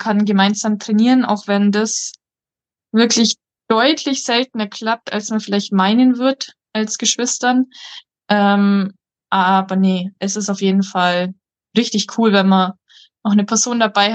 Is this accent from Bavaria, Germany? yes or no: yes; Augsburg, Bavaria, Germany; weil ich komme aus der Nähe von Augsburg.